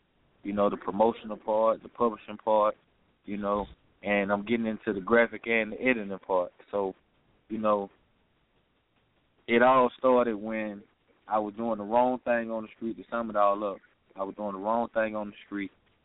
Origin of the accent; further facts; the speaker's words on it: Atlanta, Georgia, United States; I'm from Atlanta.